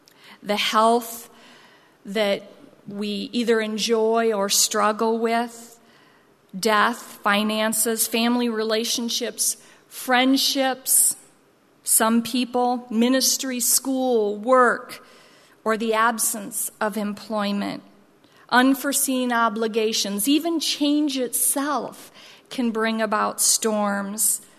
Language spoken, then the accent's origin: English; Midwest, United States; You know, I'm from the Midwest, and when the storms seem to be right for a storm to pop up or a tornado